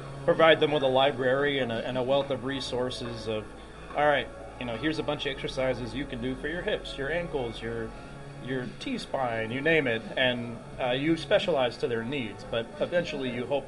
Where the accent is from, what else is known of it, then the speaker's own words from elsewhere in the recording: San Francisco, California, United States; I grew up in San Francisco, Oakland area, cheering for the A's.